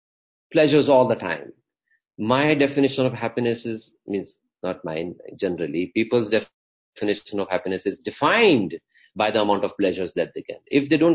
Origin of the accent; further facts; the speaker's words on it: India; I'm from India.